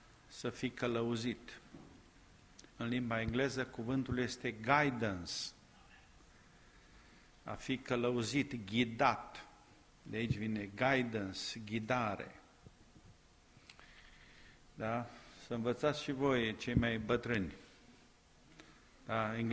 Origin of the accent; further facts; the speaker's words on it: Timișoara, Timiș County, Romania; eu sunt din România, vin din Timișoara, unde locuiesc.